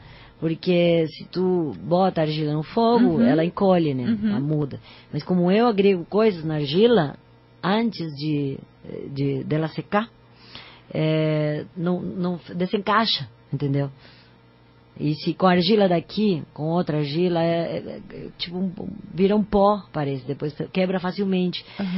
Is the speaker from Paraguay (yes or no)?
yes; Paraguay; uma argila que eu trago do Paraguai, do Lago Azul de Ipacaraí, onde me criei, né. Eu cresci nesse lago, um lago místico